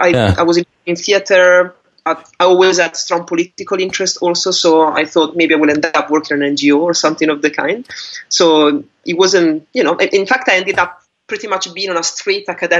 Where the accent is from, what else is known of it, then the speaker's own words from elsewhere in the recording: Modena, Emilia-Romagna, Italy; English is a second language; also born or lived in Greece; And my father is from Modena, which is a city near Bologna in the center north of Italy. And that's really mostly where I grew up, really this city. That's where I did most of my schooling.